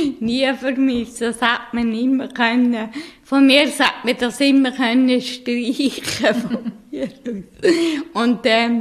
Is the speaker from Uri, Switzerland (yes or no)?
yes; Sisikon, Uri, Switzerland; Aber aufgewachsen bin ich eigentlich in Siesigen, also am Urnersee ist das.